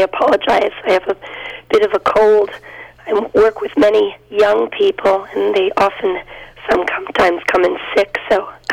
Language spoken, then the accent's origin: English; Torrington, Connecticut, United States; also born or lived in Europe; Yes, I grew up in Torrington, and I trained with Sharon from the age of 3, and I graduated with Sharon.